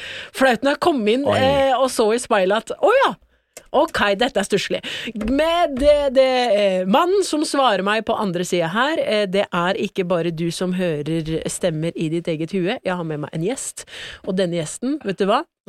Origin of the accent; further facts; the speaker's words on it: Porsgrunn, Telemark, Norway; Ja, jeg er jo fra Porsgrunn